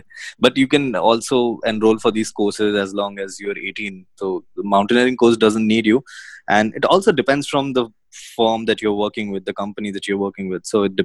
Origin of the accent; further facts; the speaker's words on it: Mumbai, Maharashtra, India; I'm from Mumbai, India.